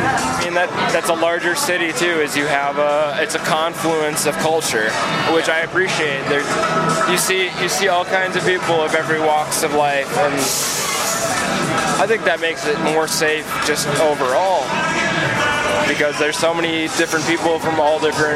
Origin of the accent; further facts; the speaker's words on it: Midwest, United States; I'm from the Midwest.